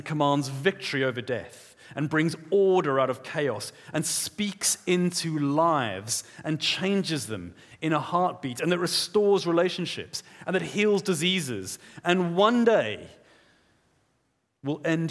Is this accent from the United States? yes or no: no; South Africa; I grew up in South Africa